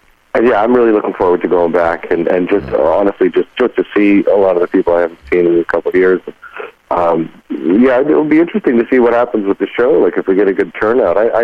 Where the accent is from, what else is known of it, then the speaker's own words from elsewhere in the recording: Toronto, Ontario, Canada; Oh, I'm Canadian. I'm from Toronto. I'm born and raised.